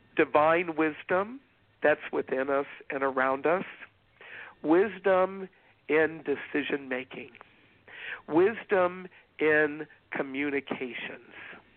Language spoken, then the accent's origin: English; Virginia, United States; And I grew up in Virginia, I'm native Virginian, and am well acquainted with her image.